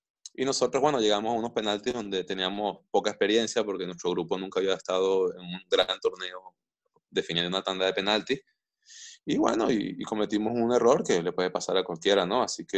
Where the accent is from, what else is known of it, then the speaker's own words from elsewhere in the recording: Caracas, Capital District, Venezuela; Todo el mundo sabe que yo soy de Caracas